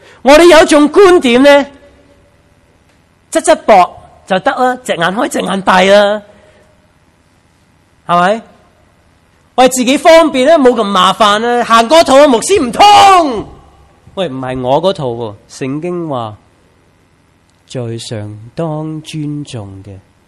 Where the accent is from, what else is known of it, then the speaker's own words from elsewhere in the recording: United States; now in Macau; 我是美国人呢，我在每年这个时候呢就要做美国税